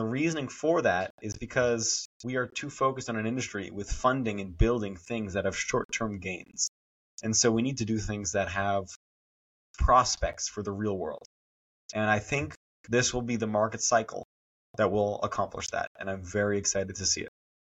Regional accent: Massachusetts, United States; I needed to involve the DA's office from my home state of Massachusetts

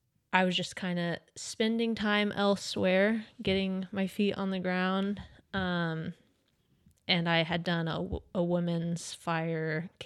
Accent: Texas, United States; moved away as an adult; now in Oregon, United States; Born and raised in Texas and then moved to the Pacific Northwest, Oregon specifically.

